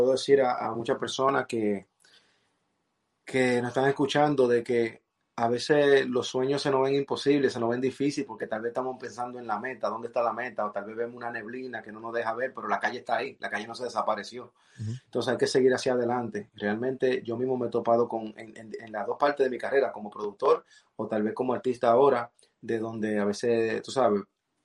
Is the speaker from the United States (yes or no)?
yes; United States; Otra referencia para mí, creciendo aquí en Estados Unidos, han sido los productores americanos